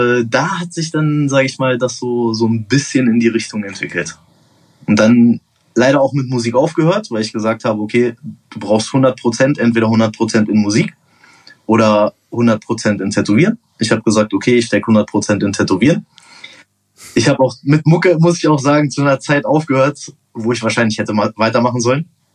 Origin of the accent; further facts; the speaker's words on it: Göttingen, Lower Saxony, Germany; Ich komme aus Göttingen.